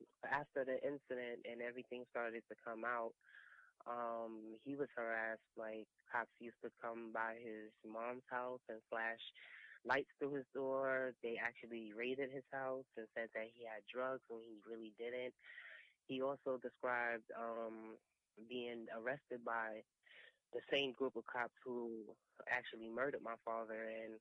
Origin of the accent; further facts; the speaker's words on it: Brooklyn, New York, United States; I never lived on Staten Island. I'm from Brooklyn.